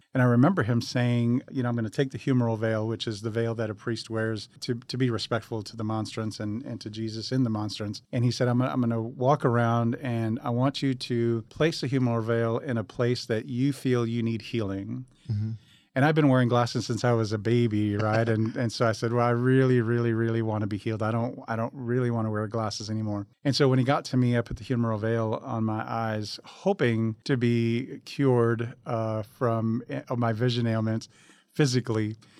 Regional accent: Falfurrias, Texas, United States; So I'm from Falfurrias, Texas. Falfurrias, for those that may not know, is about 70 miles southwest of here, of Corpus Christi.

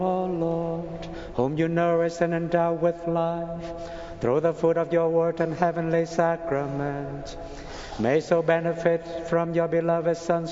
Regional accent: Vietnam; I came from Vietnam, and it looks pretty bad there, but it's nothing compared to there.

